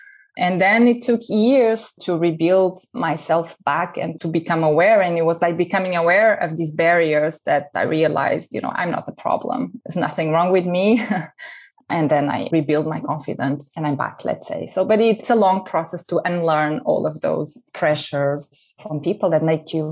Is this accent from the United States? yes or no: no; Portugal; English is a second language; So I grew up in Portugal. I'm Portuguese.